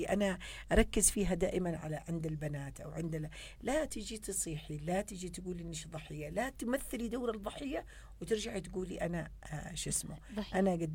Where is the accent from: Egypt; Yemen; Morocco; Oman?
Yemen; ليه ما كانتش الثقافة هذه عندنا في اليمن؟